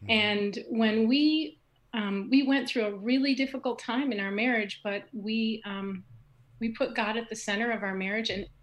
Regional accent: Chicago, Illinois, United States; now in Sandpoint, United States; But so anyway, we came from Chicago and we got here in 2006.

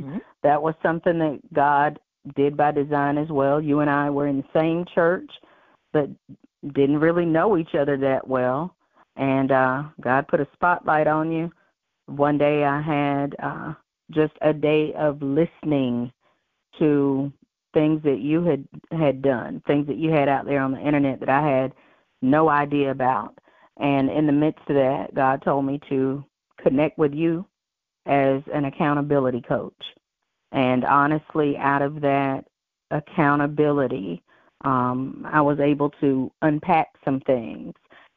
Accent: Aiken, South Carolina, United States; Well, I am from Aiken, South Carolina, and I hail from the little area we call Petticoat Junction.

